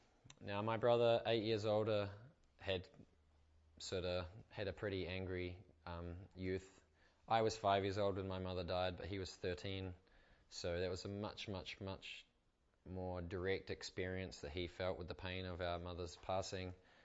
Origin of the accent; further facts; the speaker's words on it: New Zealand; accent: New Zealand; suddenly with my New Zealand accent and whatnot, I abused that situation.